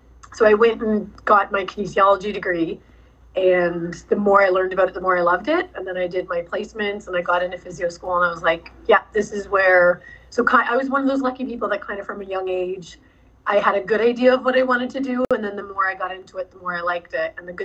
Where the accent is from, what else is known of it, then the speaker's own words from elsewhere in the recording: Happy Valley-Goose Bay, Newfoundland and Labrador, Canada; So it was a community of 10,000 people I grew up with in Goose Bay.